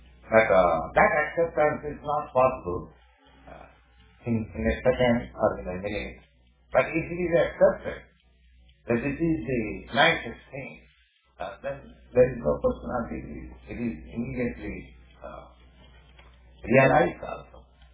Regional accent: India; And because I come from India with some poor knowledge

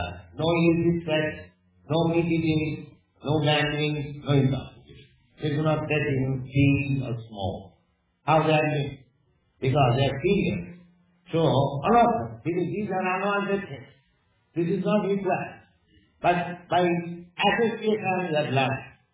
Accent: India; I come from India. Suppose I remain here for many years, so I may forget about my home. But it is a fact that I was Indian.

